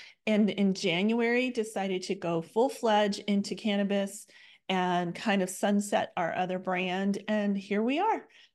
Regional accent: Texas, United States; So I'm born and bred in Texas. I'm a Texas girl, been here my whole life.

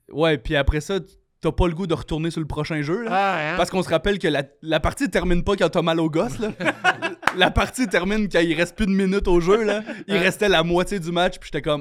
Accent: Quebec City, Quebec, Canada; Québec, parce que je viens de Québec, il n'y avait pas d'équipe.

